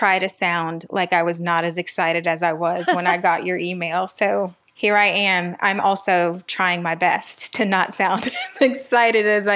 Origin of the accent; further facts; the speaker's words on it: Miami, Florida, United States; also born or lived in Midwest; now in Atlanta, United States; I'm in Atlanta. So I'm originally from the Midwest. I was raised in Miami. So I've kind of lived in a few different places.